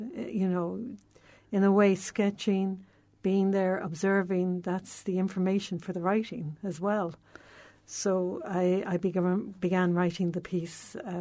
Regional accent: Dublin, Leinster, Ireland; moved away as an adult; I mean, I grew up in Dublin. I travelled when I was 18. I went travelling to Europe for a good few years.

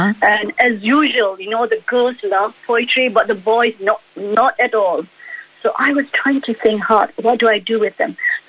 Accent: Malaysia; I'm from Malaysia anyway.

